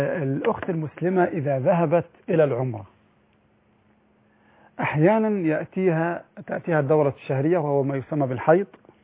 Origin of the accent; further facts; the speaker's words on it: Egypt; في عندنا في مصر قطعتان